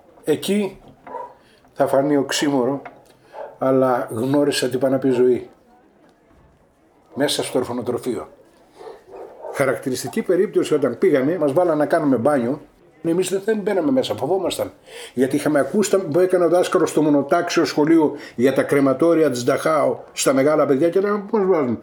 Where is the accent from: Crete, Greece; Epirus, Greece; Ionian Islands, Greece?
Epirus, Greece; Asprochori; το χωριό μου ονομάζεται Ασπροχώριο Δοδόνης Ιωαννίνων. Γεννήθηκα και μεγάλωσα στη γωνία στο Τζάκι μετά τον πόλεμο, σε ένα χωριό καμένο από τους Γερμανούς, ολοσχερός.